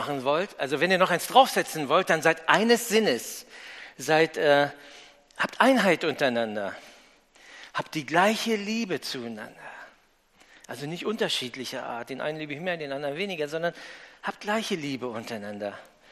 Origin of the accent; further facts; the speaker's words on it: Germany; wir sind als Deutsche, glaube ich, Spezialisten darin, ja, noch die Sachen zu optimieren